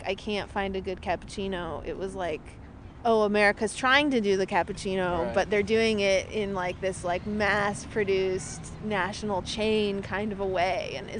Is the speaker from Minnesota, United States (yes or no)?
no; San Francisco, California, United States; I grew up here in San Francisco, and there were, you know, there's tons of coffee shops here, and they all served espresso.